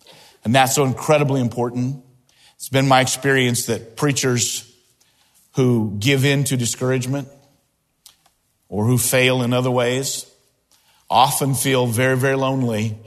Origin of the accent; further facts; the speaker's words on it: Indianapolis, Indiana, United States; As a bus kid growing up in Indianapolis, we sing a chorus in junior church.